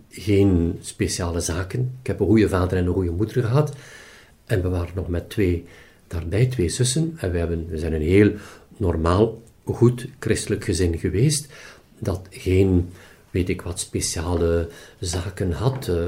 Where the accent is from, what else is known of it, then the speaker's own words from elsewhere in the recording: Steendorp, East Flanders, Belgium; also born or lived in Temse; En het dorp naast Temse, Steendorp, daar ben ik opgegroeid.